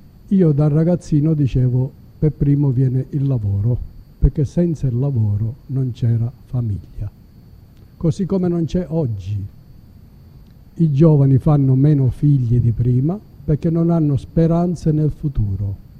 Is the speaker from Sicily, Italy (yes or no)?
yes; Termini Imerese, Sicily, Italy; Io sono di Termini Imerese.